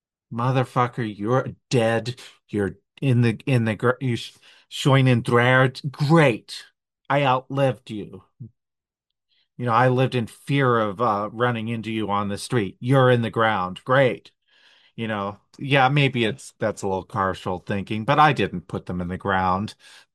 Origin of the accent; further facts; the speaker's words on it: New Jersey, United States; I grew up in South Jersey, and I was literally hunted by people.